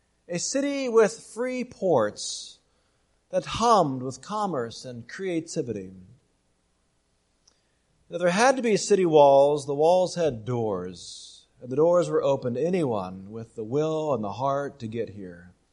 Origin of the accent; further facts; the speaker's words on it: United States; Now friends, as an American citizen, I am inspired by the words of both Reagan and Obama.